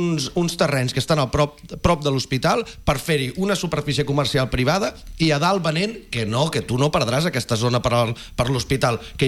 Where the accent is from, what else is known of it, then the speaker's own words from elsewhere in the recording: Calella, Catalonia, Spain; Jo sóc un ciutadà de Calella